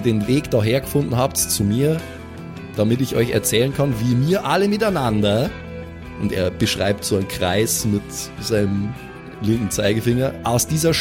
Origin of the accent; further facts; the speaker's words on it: Vienna, Austria; Laura, ich bin aus Wien, okay? Wir reden da so.